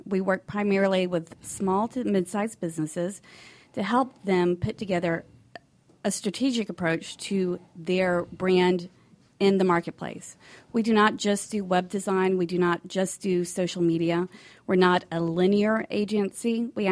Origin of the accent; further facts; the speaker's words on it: Alabama, United States; now in Atlanta, United States; I'm originally from Alabama.